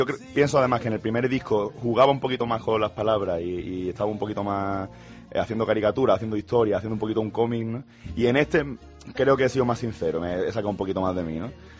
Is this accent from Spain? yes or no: yes; Andalusia, Spain; yo que soy andaluz y que tengo cerquita el flamenco